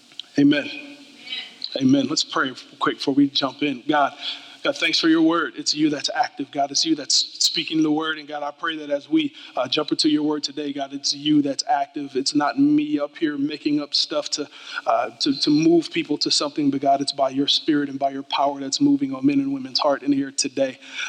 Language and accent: English; Detroit, Michigan, United States; also born or lived in New England; I am a Detroit native, born and bred in Detroit, Michigan, but I lived on the East Coast for 12 years out in the bitter cold of New England.